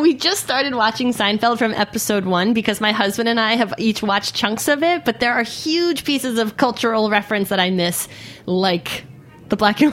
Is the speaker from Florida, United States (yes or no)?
no; New York, United States; Like, I grew up in New York. I'm a big New York geek, and I love New York history.